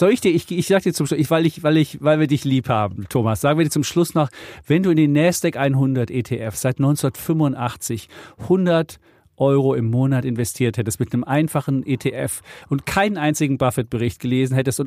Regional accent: East Germany, Germany; ich komme aus der DDR

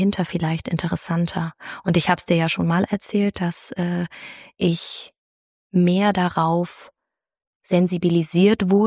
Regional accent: Southern Germany, Germany; Ich habe 3 Geschwister und meine Heimat liegt in Süddeutschland. Ich liebe die Berge.

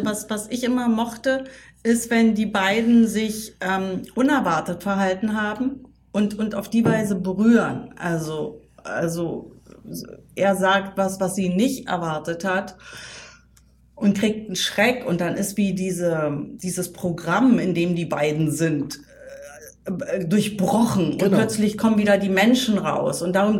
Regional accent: East Germany, Germany; Man muss ja auch sagen, ich komme aus dem Osten.

